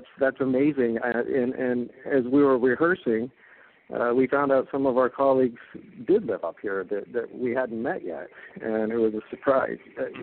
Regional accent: Des Moines, Iowa, United States; now in California, United States; Well, actually, I grew up in Iowa, in Des Moines, Iowa, and went to school there my undergrad. And I always dreamed of coming out to California

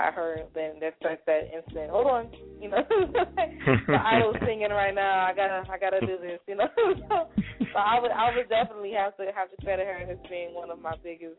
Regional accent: Chicago, Illinois, United States; born there; I was born in Chicago and all of my family is still there.

